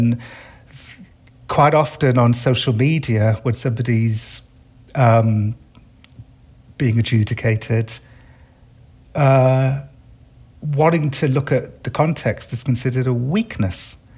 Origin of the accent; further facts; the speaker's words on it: United Kingdom; I come from Britain where the media is incredibly adversarial and oppositional.